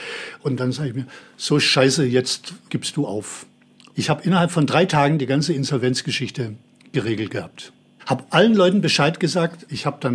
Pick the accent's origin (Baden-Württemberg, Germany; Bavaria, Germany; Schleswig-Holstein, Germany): Baden-Württemberg, Germany; Also ich komme aus Schwaben